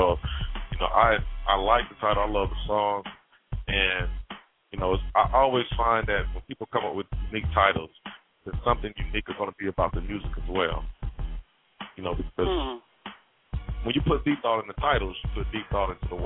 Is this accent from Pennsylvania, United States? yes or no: no; College Park, Georgia, United States; I'm born and bred in Atlanta, Georgia.